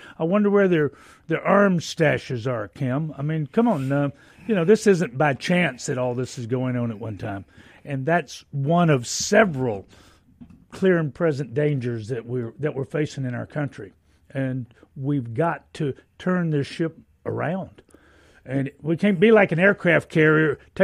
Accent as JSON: {"language": "English", "region": "Mississippi", "country": "United States", "tie": "born or raised there", "said": "if I can't speak confidently about my home state and what's our voting like here in Mississippi."}